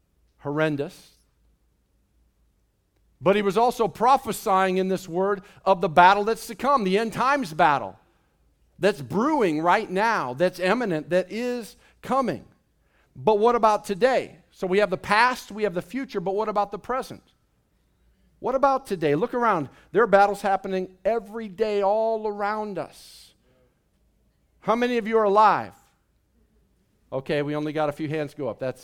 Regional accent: Midwest, United States; I grew up in the Midwest. We had tornadoes.

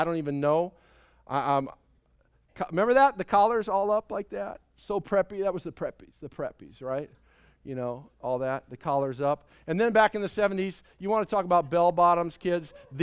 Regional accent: Minnesota, United States; I grew up in Minnesota. We had to wear snowmobile suits outside.

